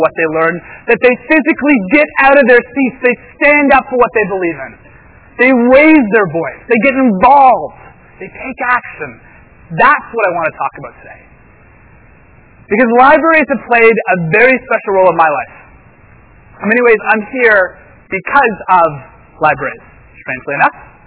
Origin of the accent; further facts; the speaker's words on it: Thornhill, Ontario, Canada; I grew up in Thornhill, a little bit north of here in Toronto, city of Vaughan.